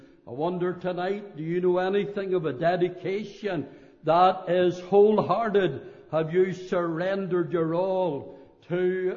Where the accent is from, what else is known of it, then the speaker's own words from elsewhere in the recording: Belfast, Northern Ireland, United Kingdom; when I was a teenager growing up in Belfast